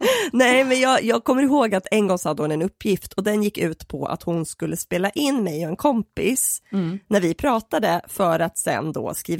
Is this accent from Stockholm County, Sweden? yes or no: no; Örkelljunga, Skåne, Sweden; Jag växte upp i Örkelljunga, så vi gick i skolan i Klippan och det är ju inget sådär metropol direkt.